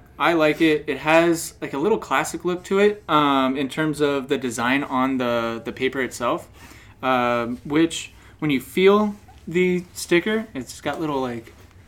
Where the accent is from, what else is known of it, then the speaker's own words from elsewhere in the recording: Ireland; I mean, I'm Irish, so it kind of makes sense.